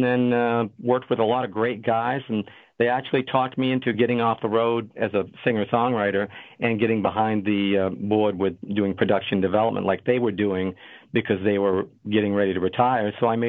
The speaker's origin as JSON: {"language": "English", "town": "Madison", "region": "Maine", "country": "United States", "tie": "born or raised there", "lives_now": "Nashville, United States", "said": "No, I was born and raised in Madison, Maine, just a little town up there."}